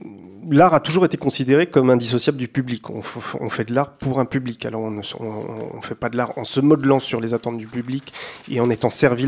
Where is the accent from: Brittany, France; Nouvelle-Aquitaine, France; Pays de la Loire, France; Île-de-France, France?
Île-de-France, France; Versailles; born there; Je suis né à Versailles